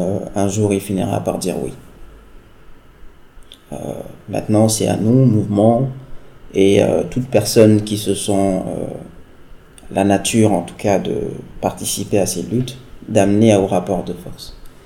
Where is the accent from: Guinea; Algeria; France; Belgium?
Guinea; moi je suis Africain de Guinée-Conakry